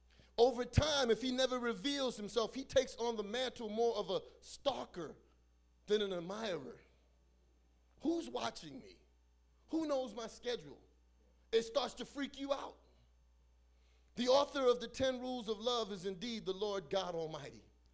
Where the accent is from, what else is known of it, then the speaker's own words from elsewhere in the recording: New York, United States; I'm from New York, so I know Frank Perdue.